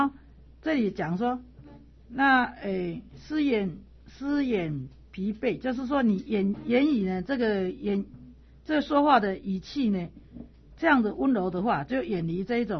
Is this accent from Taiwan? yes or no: yes; Taiwan; 像尤其是我们台湾话的口气超好玩的